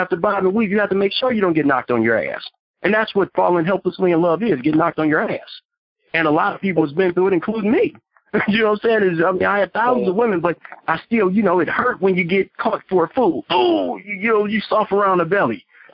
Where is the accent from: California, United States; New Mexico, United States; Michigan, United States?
Michigan, United States; Detroit; I'm from Detroit, so I've been everywhere.